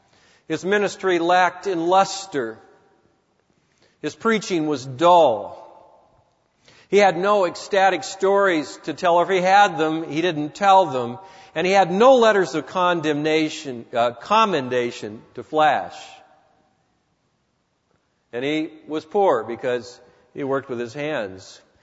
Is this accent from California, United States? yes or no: yes; California, United States; I can say that because I come from California.